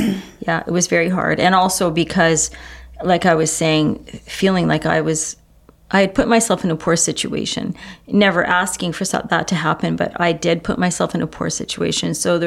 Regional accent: St. Albert, Alberta, Canada; I grew up in St. Albert, Alberta, and I had many friends and a really good family.

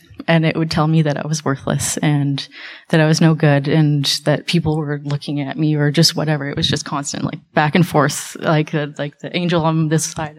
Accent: Summerland, British Columbia, Canada; I grew up in Summerland. My grandpa was the principal of the high school out in Summerland years and years ago, so we were locals there.

